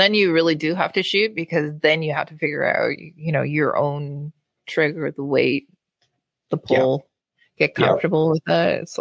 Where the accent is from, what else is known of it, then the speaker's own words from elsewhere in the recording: Germany; somebody who I grew up with in Germany